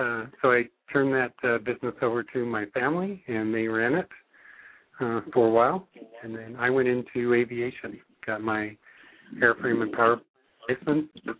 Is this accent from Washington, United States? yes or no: yes; Washington, United States; born there; I was born in Washington State. I started farming and ranching when I was 13 years old.